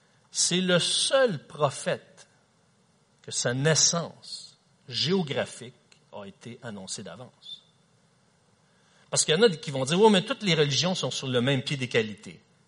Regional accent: Quebec, Canada; en tant que Québécois, on a besoin du vrai sens de Noël.

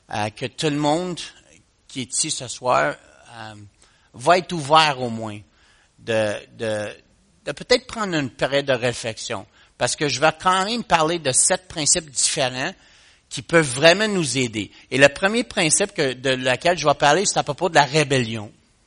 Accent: Montreal, Quebec, Canada; je suis un gars de Montréal, donc j'ai appris le français en grandissant, mais je pense que ça va bien aller.

